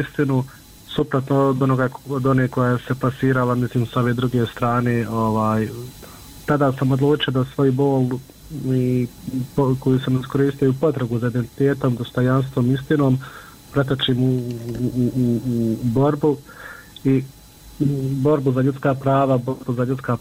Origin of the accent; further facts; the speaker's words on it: Bosnia & Herzegovina; ako smo imali lične karte kod nas u Bosni, bili smo nevidljivi od sistema, od zajednice